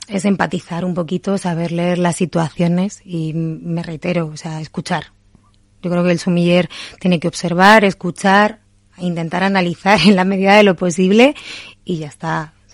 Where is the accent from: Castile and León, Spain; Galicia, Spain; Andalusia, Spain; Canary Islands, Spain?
Castile and León, Spain; Valladolid; soy muy vallisoletana. Estoy muy orgullosa de mis raíces